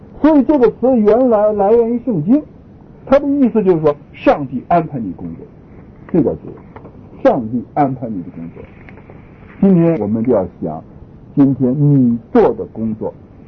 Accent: China; 我们中国人积攒财富就为这些，积攒财富就为了子女

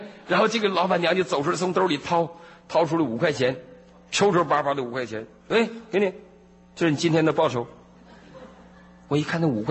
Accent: China; now in United States; 你是中国人呢，你干嘛对我这样？我也是中国人呢

